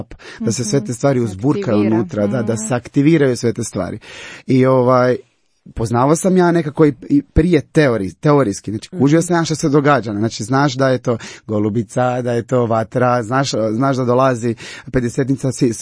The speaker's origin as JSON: {"language": "Croatian", "town": "Cres", "region": "Primorje-Gorski Kotar County", "country": "Croatia", "said": "kod nas na Cresu je da je okupio jednu malu zajednicu. Mi smo već počeli ono i u osnovnoj školi, učili su nas moliti."}